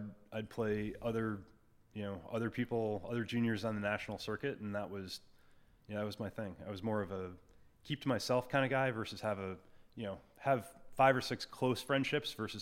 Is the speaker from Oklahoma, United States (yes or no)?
no; Detroit, Michigan, United States; So grew up, born in Michigan, mm-hmm. Detroit, Michigan.